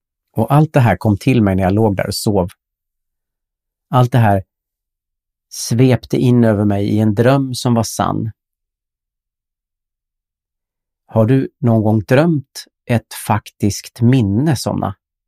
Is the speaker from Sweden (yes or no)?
yes; Blixbo, Sweden; sitter i soffan hemma i Blixbo där vi bodde, och det är julafton